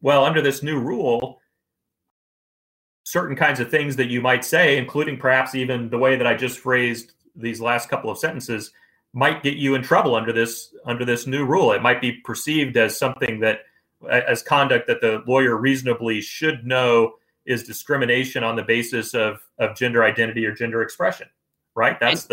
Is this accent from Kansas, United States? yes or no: yes; Kansas, United States; maybe this is because I'm from Kansas and I am a Kansas lawyer